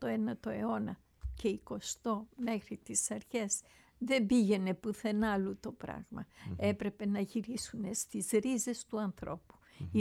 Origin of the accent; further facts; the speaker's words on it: Heraklion, Crete, Greece; now in Athens, Greece; 20 ήμουνα στο Ηράκλειο, στην πόλη που γεννήθηκα. Το Ηράκλειο έχει τόσες ωραίες διαδρομές και δίπλα στο σπίτι, στο λιμάνι που μεγαλώσαμε. Γεννηθήκαμε δίπλα στη Γνωσό, αλλά λόγω η περιουσία αυτή ήταν μακριά από σχολεία και ήταν εξοχή.